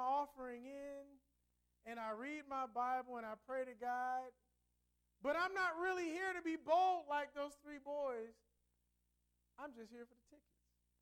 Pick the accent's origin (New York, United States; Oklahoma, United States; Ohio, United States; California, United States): Ohio, United States; The important thing is BB, he and I grew up together in Ohio.